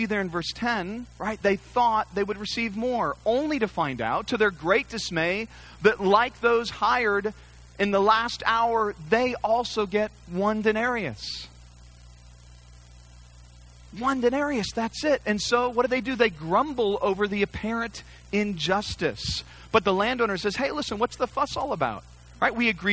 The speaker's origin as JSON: {"language": "English", "region": "California", "country": "United States", "tie": "born or raised there", "said": "the migrant workers that I remember growing up in California."}